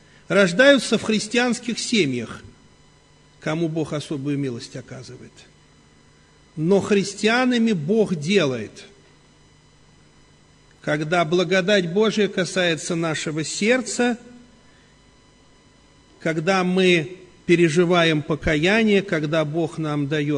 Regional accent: Moscow, Russia; Я, кстати, тоже москвич. Я служу в Дмитрове, но я потомственный москвич

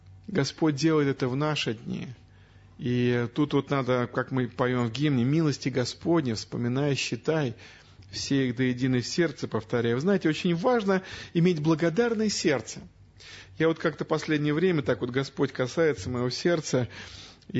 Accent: Moscow, Russia; мы, как москвичи, наверное, должны особенно благодарить Бога за эти милости

